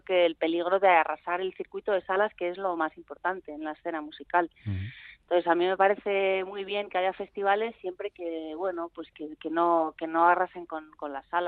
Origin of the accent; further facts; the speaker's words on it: San Sebastián, Basque Country, Spain; also born or lived in Getxo; Siendo donostiarra es raro, pero sí que, bueno, como yo he estado muchos años viviendo en Guecho, luego esta cosa mía que no soy de ningún sitio al final